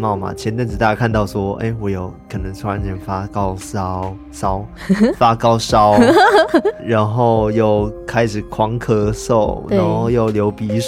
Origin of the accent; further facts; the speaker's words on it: East Malaysia, Malaysia; 我今天要分享的都市传说呢是我家乡的都市传说